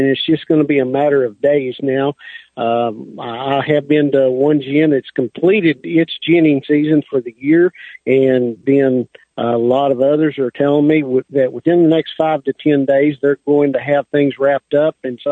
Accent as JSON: {"language": "English", "town": "Plainview", "region": "Texas", "country": "United States", "tie": "born or raised there", "said": "I'm over here in Hale County today, actually sitting in Plainview, Texas."}